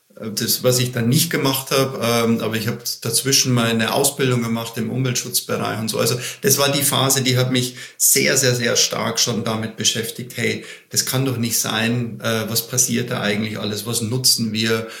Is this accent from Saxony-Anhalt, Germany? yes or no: no; Bavaria, Germany; Ich komme aus Bayern.